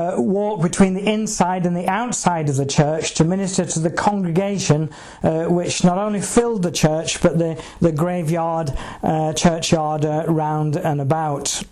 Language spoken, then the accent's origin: English; England, United Kingdom; the north, not far actually from the border with Yorkshire, and around something like 8 miles from my hometown, my home village, is the village of Haworth.